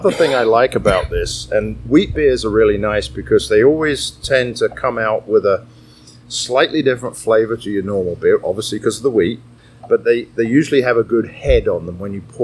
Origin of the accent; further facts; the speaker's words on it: England, United Kingdom; see, I'm English.